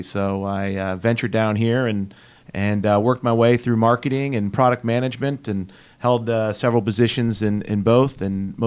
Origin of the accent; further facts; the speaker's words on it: Norwalk, United States; born there; I was born in Norwalk.